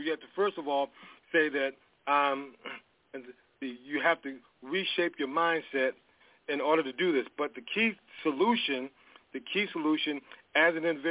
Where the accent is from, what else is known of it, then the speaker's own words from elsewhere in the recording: Detroit, Michigan, United States; he's right that I'm from Detroit, and back in Detroit, back in 1989, I was working on my doctorate